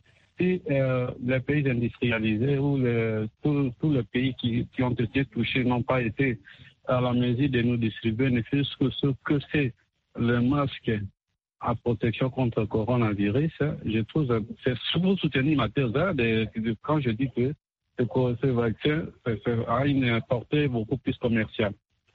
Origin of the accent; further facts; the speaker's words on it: DR Congo; C'est tout comme chez nous, en RDC.